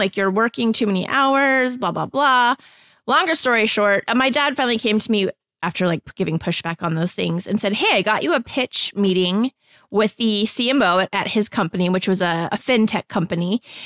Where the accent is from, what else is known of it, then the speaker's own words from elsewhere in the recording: Texas, United States; because I'm from Texas and we have that whole like double name thing.